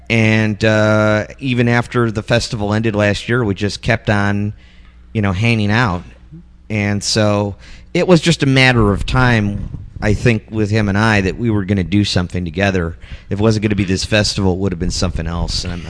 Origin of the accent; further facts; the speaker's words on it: Chicago, Illinois, United States; also born or lived in San Francisco; yeah, I'm from Chicago.